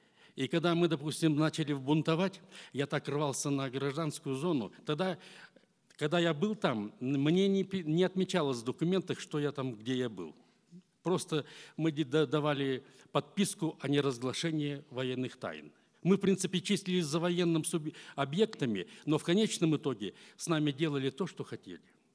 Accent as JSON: {"language": "Russian", "region": "Siberia", "country": "Russia", "tie": "born there", "said": "Я родился в Сибири, родители верующие."}